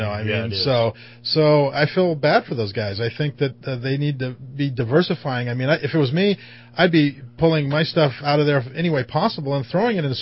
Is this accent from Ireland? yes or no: yes; Ireland; being Irish, sort of close to my heart.